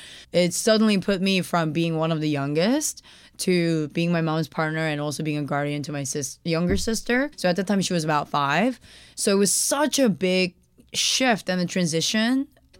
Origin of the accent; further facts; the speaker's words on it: South Korea; I'm also from Korea. I was born there. You know, I grew up in this practice as well, having Buddhism as a center of my life always.